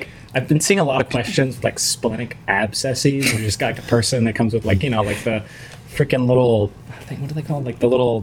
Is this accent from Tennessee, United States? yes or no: no; California, United States; also from Southern California, also an M3.